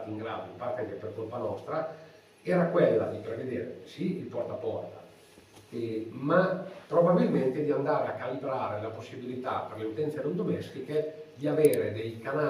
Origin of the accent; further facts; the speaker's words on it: Emilia-Romagna, Italy; avete sentito la mia cadenza, che non è tipica cadorina o ambezzana o bellunese. Io sono romagnolo